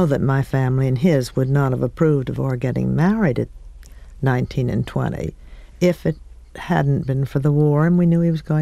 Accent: Rye, New York, United States; Well, I grew up in Rye, New York. I had a wonderful mother and father and two brothers and one sister. It was a town of 8,000 people

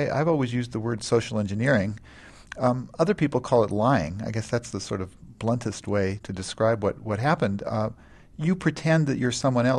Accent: Palo Alto, California, United States; I grew up in Palo Alto, California, and I actually went to school all the way from kindergarten with Bill Jr., Bill Hewlett's son.

